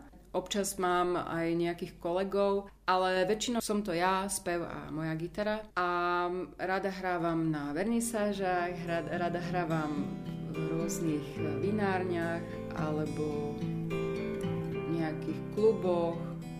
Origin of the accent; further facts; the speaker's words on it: Prešov, Prešov Region, Slovakia; now in Prague, Czechia; Mne chýba Prešov ako moje rodné mesto a mesto, ktoré mám veľmi rada.